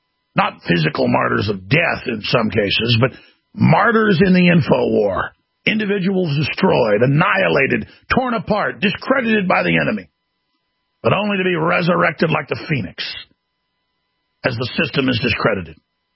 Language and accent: English; Texas, United States; There's a paradox growing up in Texas, hearing how great Texas is and how Texas is the best and the cult of Texas.